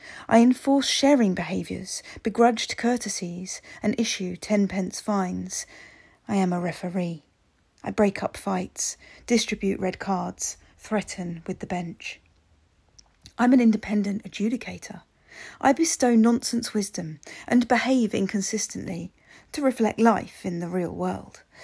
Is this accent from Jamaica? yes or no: no; South East England, United Kingdom; and I'm from Hampshire in the UK.